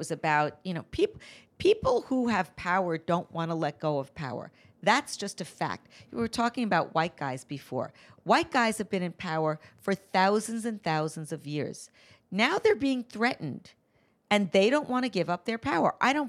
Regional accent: New York, United States; I would say I feel a sense of community more as a New Yorker than a Jew.

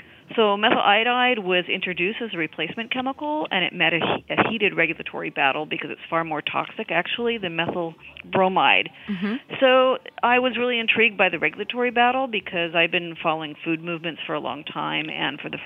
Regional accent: California, United States; I mean, all of my writing is very much based in California, and I've been here my entire life, and I know the place very well.

